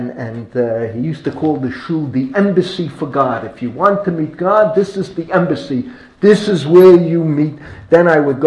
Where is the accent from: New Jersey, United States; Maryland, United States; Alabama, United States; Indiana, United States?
New Jersey, United States; Newark; also born or lived in Maplewood; I remember in my shul, there was no Birchat Kohanim in where I grew up on Yontif on Shabbos. I remember in Newark. I remember in Maplewood.